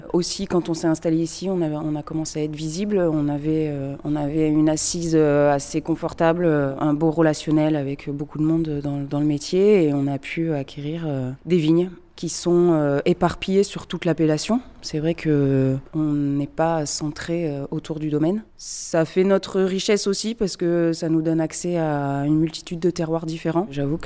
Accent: Auvergne-Rhône-Alpes, France; Alors non, moi je suis originaire de l'Ardèche.

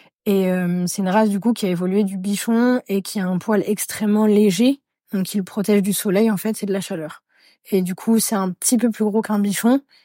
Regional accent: Brest, Brittany, France; also born or lived in Spain; j'ai 33 ans, je suis de Brest à la base, mais du coup j'ai vécu 4 ans en Espagne, donc un gros changement de vie, de température.

